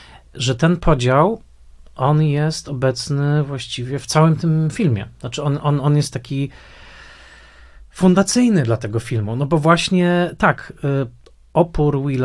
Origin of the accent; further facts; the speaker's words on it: Tarnowskie Góry, Silesian Voivodeship, Poland; bardzo starałem się nie mówić gwarą, prawda? Dorastając w Tarnowskich Górach.